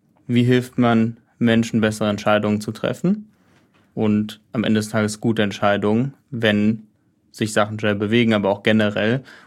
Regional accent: Heidelberg, Baden-Württemberg, Germany; ich bin ursprünglich, also ich komme aus Heidelberg

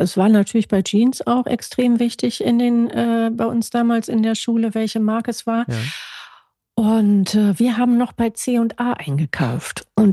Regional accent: Essen, North Rhine-Westphalia, Germany; born there; ich bin tatsächlich in Essen geboren und bin dann öfter umgezogen, oder man kann auch sagen, zu Anfang, ich wurde umgezogen von meiner Familie, weil mein Vater schlichtweg bei der Bundeswehr gewesen ist.

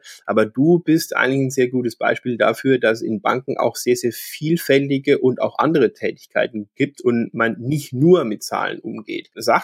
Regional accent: Rhineland-Palatinate, Germany; accent: Palatine; Der … kommt nämlich aus meiner Heimat, der Pfalz. Das werdet ihr auch hören, wenn wir zusammen sprechen. Und wir werden das eine oder andere Mal möglicherweise auch in unseren pfälzischen Heimatdialekt verfallen.

